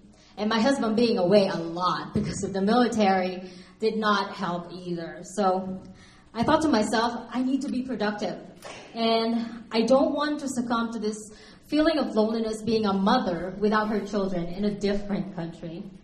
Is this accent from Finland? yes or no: no; Philippines; moved away as an adult; now in Ogden, United States; I came from the Philippines 4 years ago to be here in the United States to be able to be with my husband